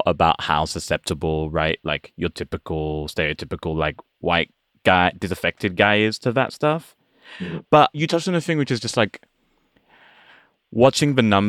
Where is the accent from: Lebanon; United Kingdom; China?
United Kingdom; England; now in United States; I had just applied for like American citizenship not too long before. I'm from England originally.